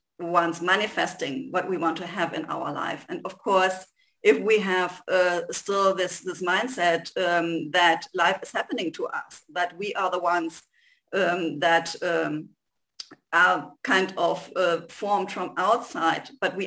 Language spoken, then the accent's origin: English; Germany; English is a second language; moved away as an adult; now in Madeira, Portugal; perhaps you can hear it from my accent, and also that I sometimes have to find words. So I'm definitely not native English. I come from Germany, and I decided 4 years ago that I want to leave Germany and my life that I had there to come to Madeira.